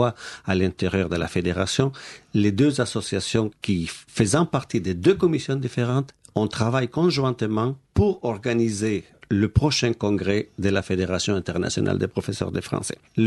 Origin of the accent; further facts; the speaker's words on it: Chile; French is a second language; Je vais prendre le cas de mon pays d'origine, le Chili